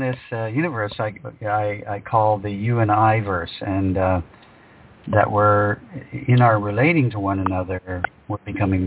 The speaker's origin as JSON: {"language": "English", "town": "Thunder Bay", "region": "Ontario", "country": "Canada", "tie": "born or raised there", "said": "So first off, I'm a northern guy, just like you. I grew up in Thunder Bay."}